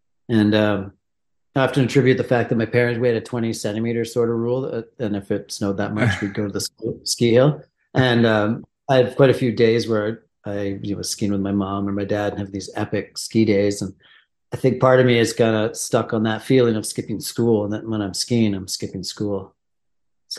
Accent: Quebec, Canada; I grew up in Quebec, south of Montreal, in basically countryside.

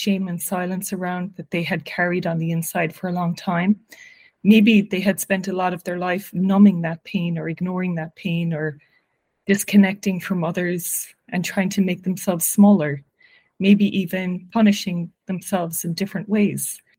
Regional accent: Cork, Munster, Ireland; moved away as an adult; now in New York, United States; So I grew up in Cork. I went to college in UCC

